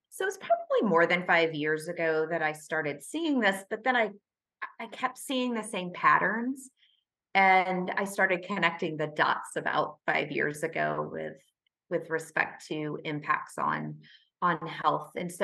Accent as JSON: {"language": "English", "town": "Nashville", "region": "Tennessee", "country": "United States", "tie": "born or raised there", "said": "It is my hometown. I am a Nashville native, which now makes me a unicorn because there are so many people that have moved to Nashville from elsewhere"}